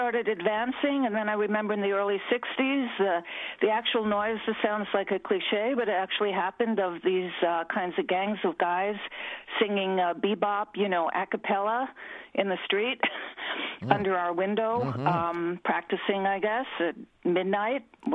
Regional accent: New York, United States; now in Nyack, United States; I grew up in Washington Heights in the 1950s

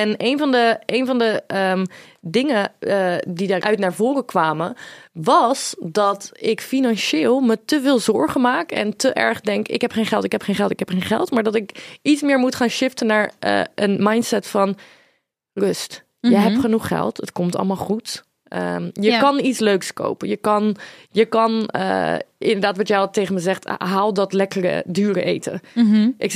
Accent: South Holland, Netherlands; Want ik kom uit Westland.

